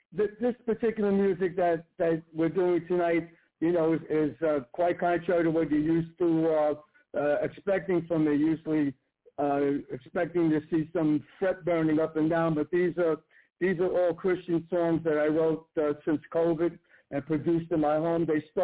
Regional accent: New York City, New York, United States; I'm originally from New York City, Russell, born and raised in Bronx, New York, and spent most of my life in the five boroughs up in New York.

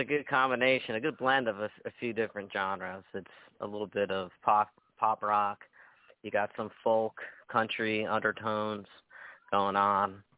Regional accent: Woodbridge, New Jersey, United States; now in Palm Coast, United States; I'm born and raised in Woodbridge, New Jersey. I currently reside in Palm Coast, Florida.

